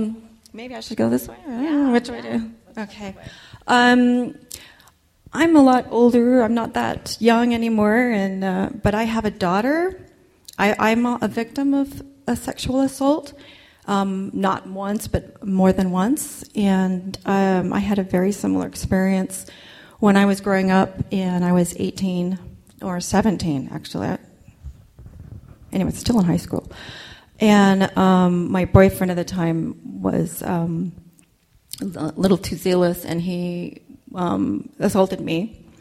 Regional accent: Sandy, Utah, United States; I grew up in Sandy, and you know, I've been all over the world

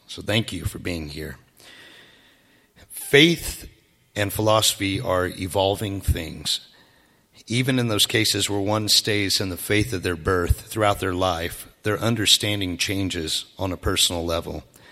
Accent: Georgia, United States; I was raised in Georgia by people who lived by this sense of honor. But growing up on a beautiful farm in the foothills of the Appalachian Mountains on old native land

